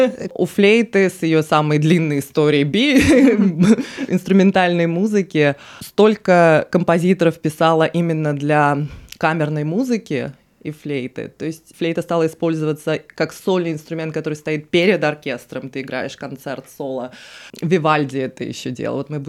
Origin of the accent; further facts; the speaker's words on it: Russia; moved away; also born or lived in Saint Petersburg; репертуар, который, на котором я выросла в России. В России